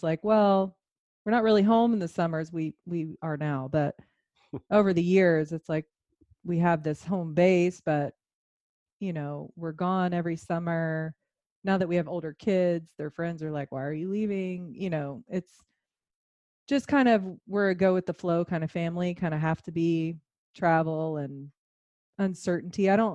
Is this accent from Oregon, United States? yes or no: no; Alpharetta, Georgia, United States; Well, that was growing up in Alpharetta in Atlanta. Yeah, so we went to a lot of Braves games, and it was really cool.